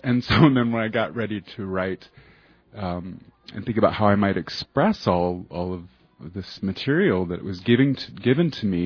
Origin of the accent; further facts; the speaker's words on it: Michigan, United States; my family is from Arkansas, my father's side of the family, and I had the privilege of, I grew up in Michigan